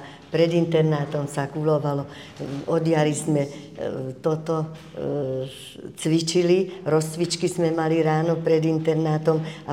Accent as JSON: {"language": "Slovak", "region": "Záhorie", "country": "Slovakia", "said": "Ja som bola zo Záhoria, to je jak dlaň rovné."}